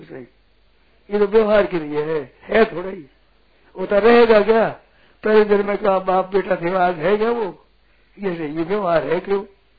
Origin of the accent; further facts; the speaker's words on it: Rajasthan, India; हम मारवाड़ी लोग जानते हैं जो खेलते थे ना बालू से रेते से